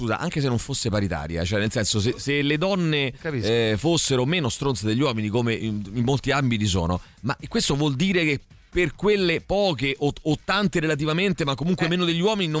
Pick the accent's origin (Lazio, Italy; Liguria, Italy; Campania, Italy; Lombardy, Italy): Lazio, Italy; Rome; Io sono nato e vivo a Roma.